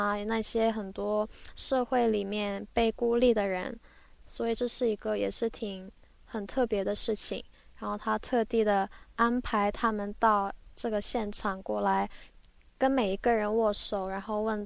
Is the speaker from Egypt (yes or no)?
no; South Korea; Chinese is a second language; also born or lived in China; 我之前在中国念书念了很久，由于我爸爸的工作原因，我从小在中国和韩国长大